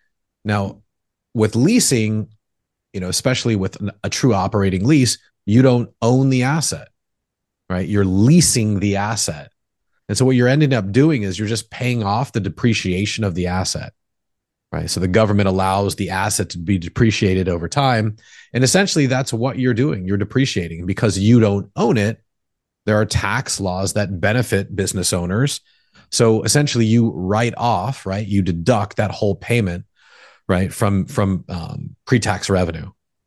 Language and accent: English; San Diego, California, United States; now in San Francisco, United States; So I was born and raised in San Diego. I went to college in San Diego and ended up moving from Orange County all the way up to San Francisco